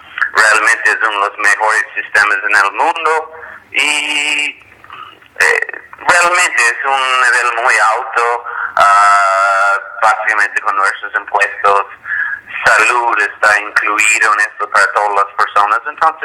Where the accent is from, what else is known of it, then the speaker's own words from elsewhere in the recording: Canada; Spanish is a second language; No, no, soy canadiense del parte inglesa.